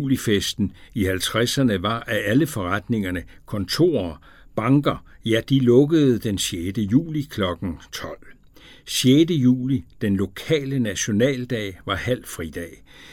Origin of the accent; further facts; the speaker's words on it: Fredericia, Region of Southern Denmark, Denmark; lige så glade er vi som fredericianere for 6. juli.